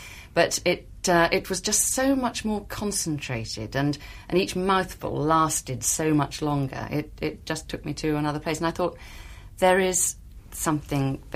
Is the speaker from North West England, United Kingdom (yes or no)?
yes; North West England, United Kingdom; when I was brought up in Cumberland, the word wine, every time it was said as though it had quotation marks around it